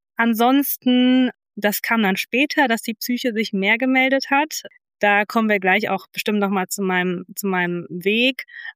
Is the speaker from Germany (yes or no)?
yes; Düsseldorf, North Rhine-Westphalia, Germany; bin 32 Jahre alt, komme aus Düsseldorf